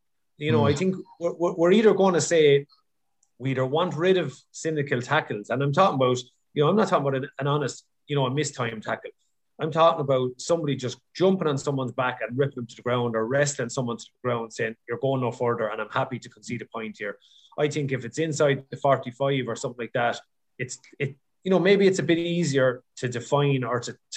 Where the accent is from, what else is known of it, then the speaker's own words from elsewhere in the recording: Ireland; We're Irish people at the end of the day.